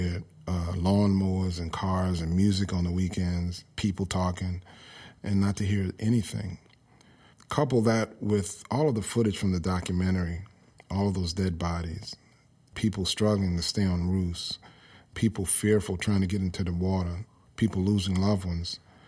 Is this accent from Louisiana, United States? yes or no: yes; New Orleans, Louisiana, United States; 3916 Odin Street is the house, is the address of the house that I grew up in New Orleans for the most part of my life. When I was a little kid, we lived in the Lower Ninth Ward